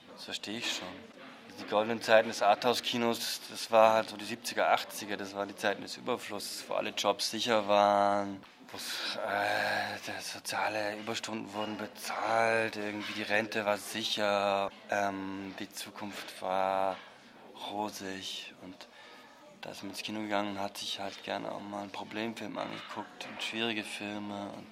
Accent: Vorarlberg, Austria; Also da, wo ich aufgewachsen bin, Vorarlberg, ist schon sehr autoritär alles gewesen.

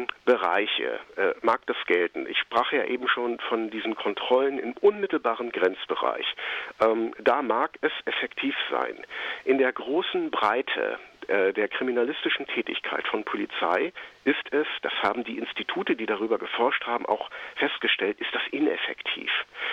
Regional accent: Germany; Ich kann als Deutscher nur wenige Verstöße nach dem Ausländerrecht verüben.

